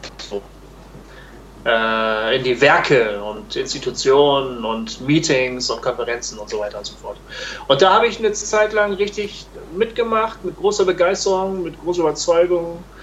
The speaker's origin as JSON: {"language": "German", "region": "Bremen", "country": "Germany", "said": "ja, ich komme aus Bremen übrigens."}